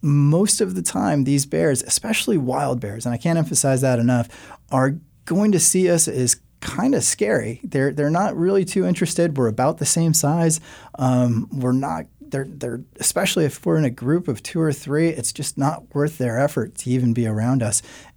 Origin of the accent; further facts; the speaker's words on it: Detroit, Michigan, United States; I can actually sympathize with those city slickers because I grew up in Detroit.